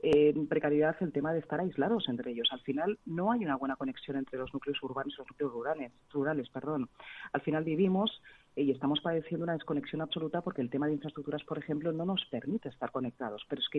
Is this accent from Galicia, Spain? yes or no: yes; Galicia, Spain; Yo, sinceramente, como gallega